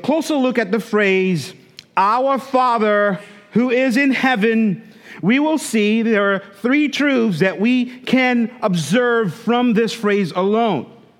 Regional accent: St. Lucia; Growing up in St. Lucia, we had beautiful beaches, beautiful beaches.

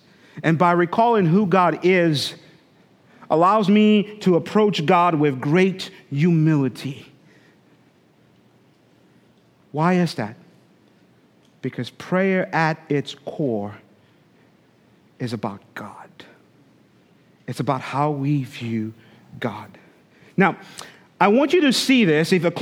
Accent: St. Lucia; Growing up in St. Lucia, we had beautiful beaches, beautiful beaches.

